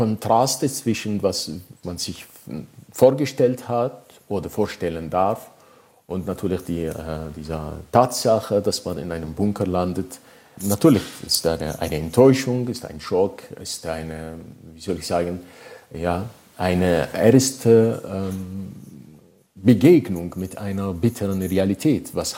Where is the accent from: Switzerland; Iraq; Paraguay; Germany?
Iraq; wir sind beide Iraker